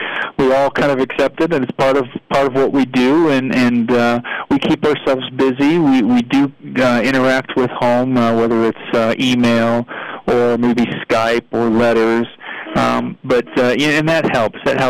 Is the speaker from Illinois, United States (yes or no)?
yes; Lansing, Illinois, United States; also born or lived in Hammond, Indiana; I was born in Hammond, Indiana, and I was raised in Lansing, Illinois. My family is from the south side of Chicago, and so I was born in Indiana, and I was raised in Illinois